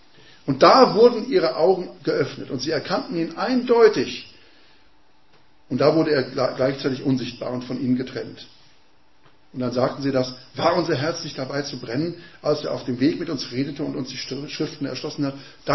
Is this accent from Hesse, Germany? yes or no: yes; Frankfurt, Hesse, Germany; Johann Wolfgang von Goethe, der aus meiner Heimatstadt Frankfurt kommt